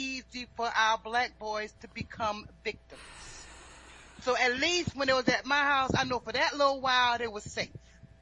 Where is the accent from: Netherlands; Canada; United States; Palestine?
United States; New Orleans, Louisiana; and I'm from New Orleans. I got Creole.